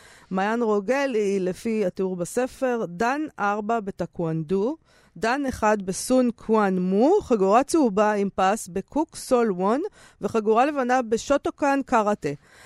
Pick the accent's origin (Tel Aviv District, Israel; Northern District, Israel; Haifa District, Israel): Tel Aviv District, Israel; Herzliya; אצלנו בהרצליה היו אומרים מכות.